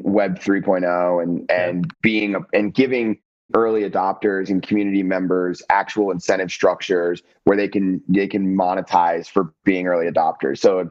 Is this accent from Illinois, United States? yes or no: no; Florida, United States; like I grew up in the South in Florida, and like, that's a completely different vibe than the Northeast